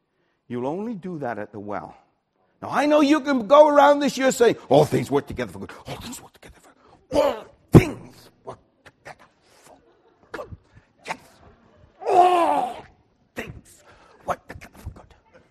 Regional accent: Wales, United Kingdom; I'm Welsh. I'm mystical in my origins.

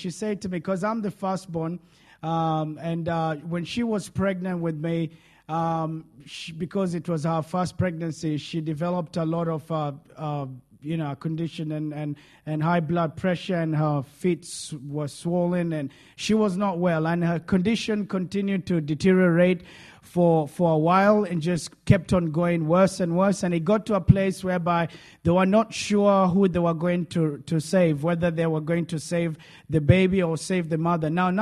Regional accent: Kenya; now in Australia; because I've been in Australia since 2004, 2005. Last year I went back to Kenya. I'm originally from Kenya, East Africa.

